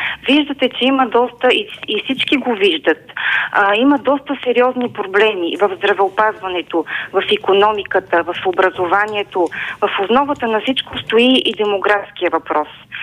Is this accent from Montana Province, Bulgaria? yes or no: yes; Montana, Montana Province, Bulgaria; тук аз съм представител на Северо-Западния район. Така? Тук съм родена в Монтана, живяла съм и живея в Монтана.